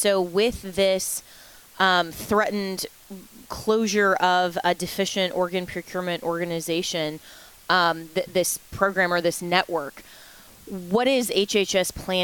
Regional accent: Florida, United States; how it is now in my home state of Florida.

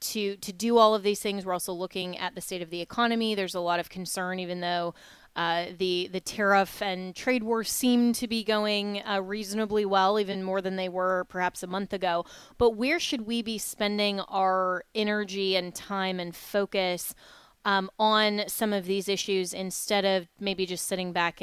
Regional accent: Florida, United States; In my home state of Florida, with Governor DeSantis and trying to eliminate property taxes for Floridians, that would help us specifically.

